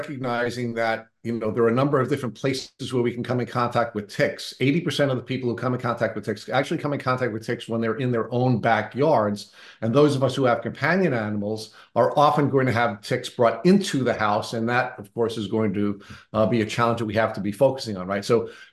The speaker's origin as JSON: {"language": "English", "town": "Long Island", "region": "New York", "country": "United States", "tie": "born or raised there", "said": "I grew up on Long Island."}